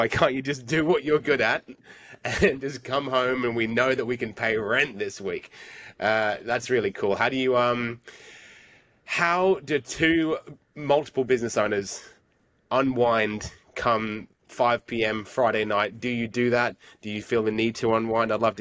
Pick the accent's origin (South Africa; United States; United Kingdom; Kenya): United Kingdom; England; I'm from England